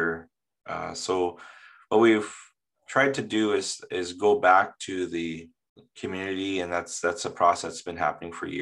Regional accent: Peguis, Manitoba, Canada; I am from Peguis

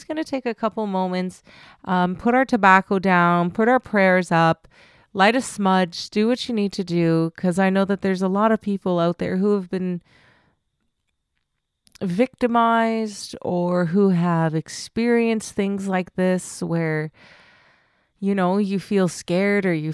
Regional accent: Manitoba, Canada; I'm from Broken Head Ojibwe Nation

